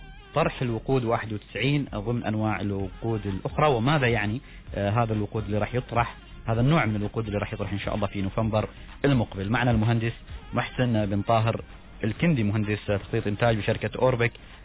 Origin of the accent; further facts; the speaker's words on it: Oman; زين ال 90 حاليا العادي عندنا في عمان